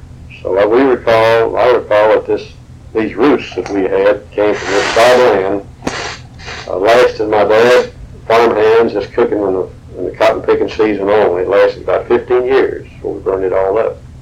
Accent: Bishop, United States; I grew up together in Bishop, and one of them roomed with me as my roommate in Bay University. But anyway, we moved back down to Bishop in 1913.

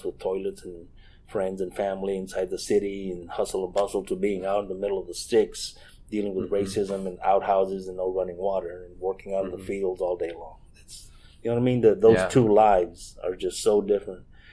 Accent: Ohio, United States; Just because I remember growing up in Ohio, we didn't have cable.

